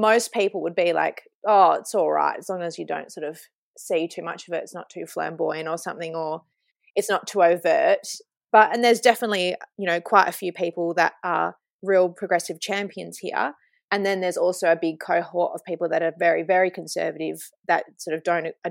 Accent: Kalgoorlie, Western Australia, Australia; I was born in Kalgoorlie Hospital and grew up here and like people knew my family.

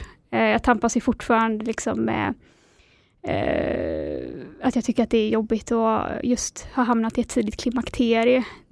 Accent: Gothenburg, Västra Götaland County, Sweden; now in Stockholm, Sweden; Ja, men jag är från Göteborg och har bott i Stockholm i 15 år eller mer, tror jag.

